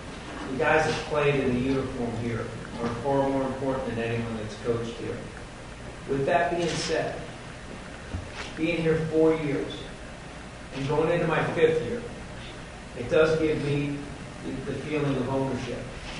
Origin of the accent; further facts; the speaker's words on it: Ohio, United States; it's like where I grew up. You know, I'm from Northeast Ohio, and if you played football, you played it hard nose. You know, Cleveland, Ohio was right down the road from us